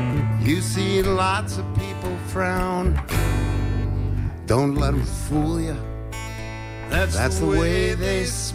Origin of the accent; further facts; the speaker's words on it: Minneapolis, Minnesota, United States; born there; But I know this is about a town, and I was born in Minneapolis.